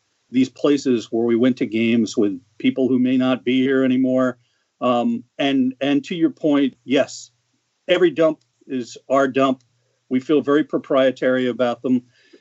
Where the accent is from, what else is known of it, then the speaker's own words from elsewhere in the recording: New York, United States; I have to say, being a New Yorker, I am very much reminded when I walk through that cage approaching the stadium